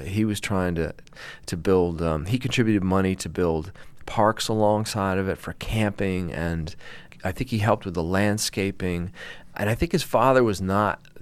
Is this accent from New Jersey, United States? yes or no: yes; New Jersey, United States; the town I grew up in New Jersey, the town where I learned to drive